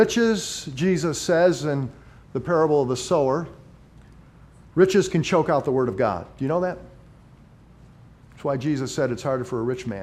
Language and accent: English; United States; by virtue that we are American citizens makes us richer than 90% of the rest of the world.